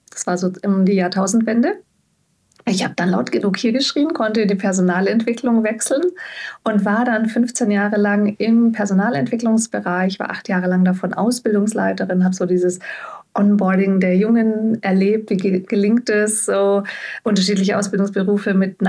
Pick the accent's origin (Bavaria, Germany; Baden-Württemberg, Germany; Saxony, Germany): Bavaria, Germany; Munich; Ich komme ursprünglich aus München, bin da geboren und aufgewachsen und dann bin ich durch erste Ehe im schönen Westallgäu gelandet